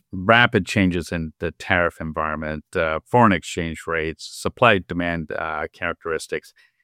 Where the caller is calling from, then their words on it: Baltimore, Maryland, United States; I am joining you from Baltimore, Maryland.